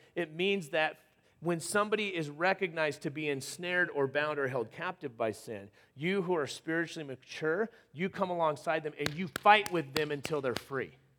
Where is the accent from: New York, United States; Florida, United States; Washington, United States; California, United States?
California, United States; I grew up in California. Just lock your doors.